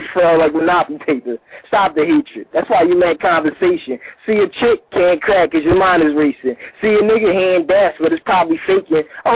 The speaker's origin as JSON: {"language": "English", "town": "Philadelphia", "region": "Pennsylvania", "country": "United States", "said": "You know I'm from South Philly, nigga."}